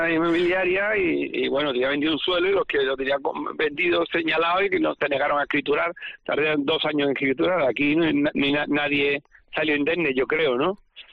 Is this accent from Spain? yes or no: yes; Seville, Andalusia, Spain; Yo me crié en Sevilla